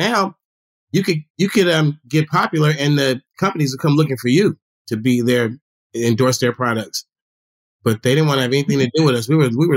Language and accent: English; California, United States; Like, we're from the Bay.